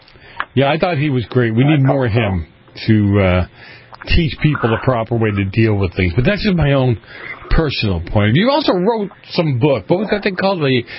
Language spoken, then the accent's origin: English; Boston, Massachusetts, United States; Growing up in Boston, the joke was always